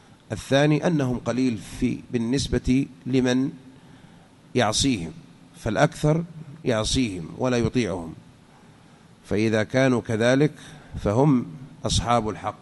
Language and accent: Arabic; Saudi Arabia; عندنا في المملكة العربية السعودية